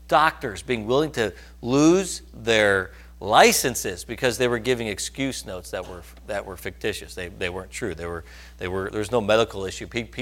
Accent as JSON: {"language": "English", "region": "Wisconsin", "country": "United States", "said": "By the way, you know I'm from Wisconsin, right? Okay, that's how we talk."}